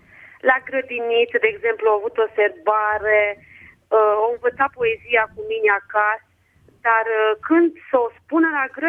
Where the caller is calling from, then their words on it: Hunedoara, Hunedoara County, Romania; Da, sunt o doamnă din Hunedoara.